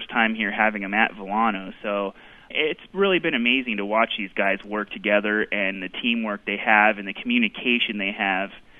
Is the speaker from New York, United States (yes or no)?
no; California, United States; because growing up in Orange County, I did get a chance several times as a kid to go to the mission